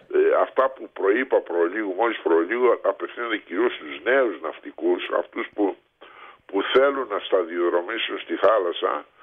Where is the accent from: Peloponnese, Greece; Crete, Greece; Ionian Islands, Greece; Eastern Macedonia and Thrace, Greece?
Crete, Greece; Viannos; now in Heraklion, Greece; Ναι, είμαι από τη Βιάνο. Είναι το χωριό που λέει Βιάνος. Και ένα ιστορικό χωριό, είχε καταστραφεί ολοσχερός από τους Γερμανούς.